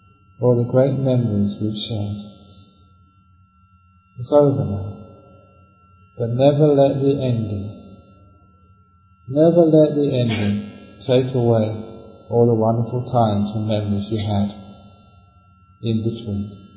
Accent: London, United Kingdom; As a young man growing up in London, I loved music. Now I went to see the … when I was only 11.

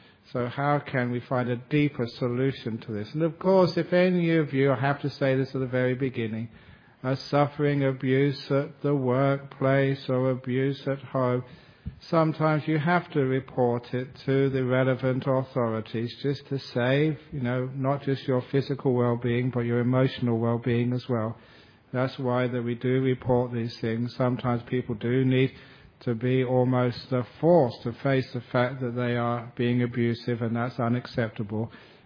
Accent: Australia; And of course, I'm Australian, I don't agree with that.

